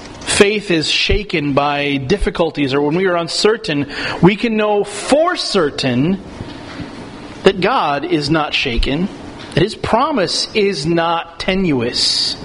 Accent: Midwest, United States; I remember growing up in the Midwest

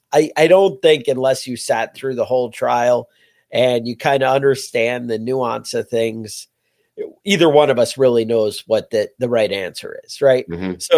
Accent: New York, United States

